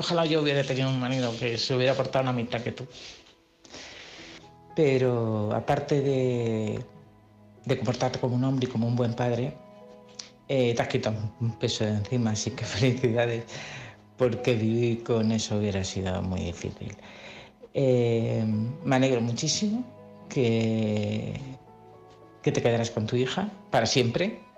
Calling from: Madrid, Community of Madrid, Spain; de Madrid.

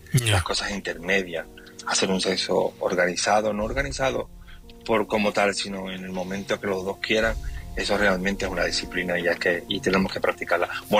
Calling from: Seville, Andalusia, Spain; de Sevilla

